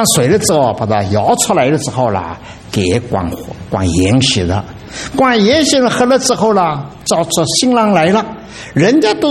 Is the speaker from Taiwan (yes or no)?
no; China; 请大家注意哈，我们中国人呢叫妈，这妈妈是妇人的